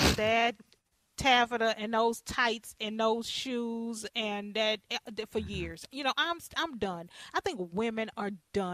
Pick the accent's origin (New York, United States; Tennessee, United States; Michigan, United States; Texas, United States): Texas, United States; I should because I'm from Texas, so now, I should know